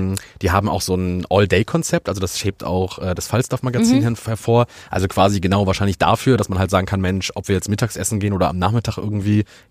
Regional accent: Düsseldorf, North Rhine-Westphalia, Germany; wenn man so als Düsseldorfer da unter der Woche irgendwie hingeht

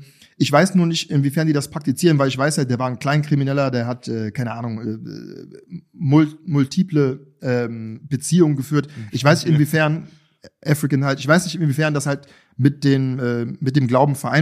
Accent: Düsseldorf, North Rhine-Westphalia, Germany; In Düsseldorf, ja.

